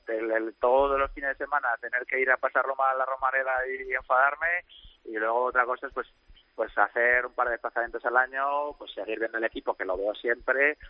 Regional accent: Zaragoza, Aragon, Spain; Nosotros además somos de Zaragoza, vamos mucho al Pirineo francés

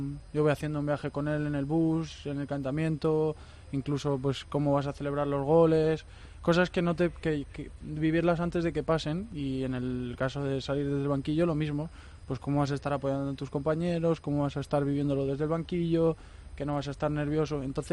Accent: Spain; a mí personalmente, como español, pues me enorgullece

